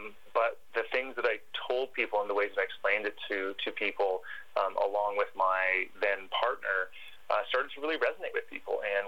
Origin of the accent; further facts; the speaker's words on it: Ontario, Canada; So I grew up in my early childhood years in a very unconventional way. I'm Canadian. We lived in Ontario. But we lived in a 100-year-old original homestead, which was essentially a very small log cabin with no electricity and no running water.